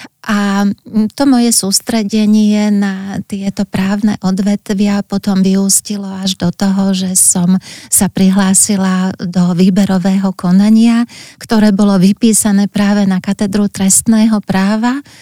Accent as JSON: {"language": "Slovak", "town": "Poprad", "region": "Prešov Region", "country": "Slovakia", "tie": "born or raised there", "moved": "as an adult", "lives_now": "Bratislava, Slovakia", "said": "ja som rodená Popračanka a teda v Poprade máme aj veľmi hlboké korene. Celá rodina aj z mamkinej, aj z ockovej strany."}